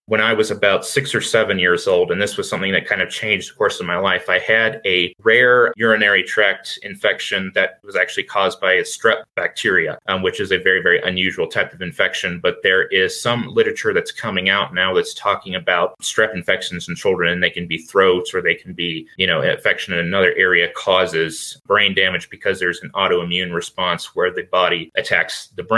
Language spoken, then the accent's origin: English; Virginia, United States; born there; So I was born in Virginia in 1997